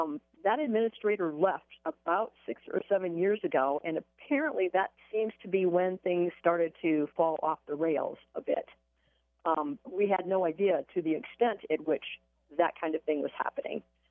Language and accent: English; Iowa, United States; This is nearly my hometown. It's very close to where I grew up. Kindly Mission Nursing Home in Buffalo Center, Iowa, is a wonderful facility.